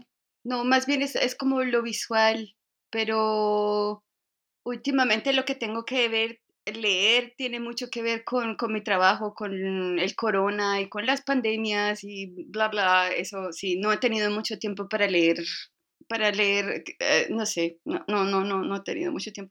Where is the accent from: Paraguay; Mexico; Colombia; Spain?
Colombia; Cali, Valle del Cauca; Simplemente yo soy de Cali.